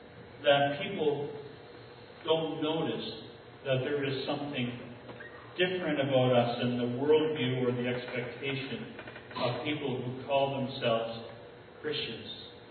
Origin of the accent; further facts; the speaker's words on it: Canada; This is who we are. We are Canadian. We are the majority culture.